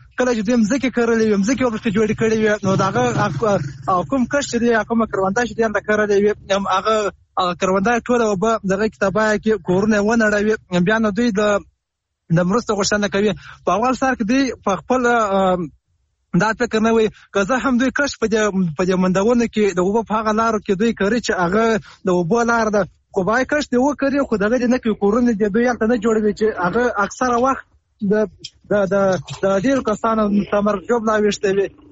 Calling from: Helmand, Afghanistan; دلته په هلمند کې

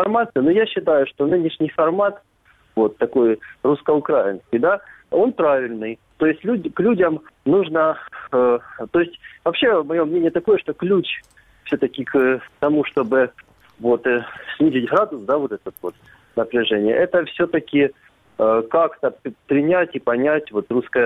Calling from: Luhansk Oblast, Ukraine; я с Луганской области.

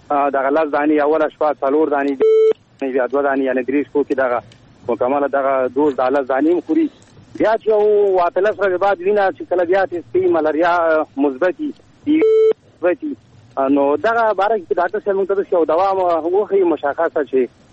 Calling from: Jalalabad, Nangarhar, Afghanistan; د جلال آباد ښار نه غمیر خبرې کوم.

